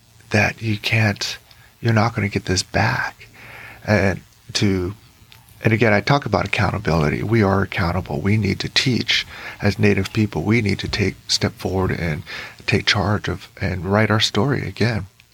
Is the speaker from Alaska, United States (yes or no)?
yes; Juneau, Alaska, United States; oh, just very similar to, as an artist, I grew up in Juneau, Alaska, and that's mainly where the Tlingit people are in Southeast Alaska, is from that area.